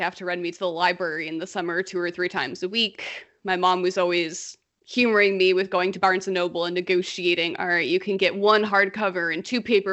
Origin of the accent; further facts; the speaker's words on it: Niagara Falls, New York, United States; also born or lived in Boston; So I grew up in Niagara Falls. I went to undergrad in a small state school called SUNY Geneseo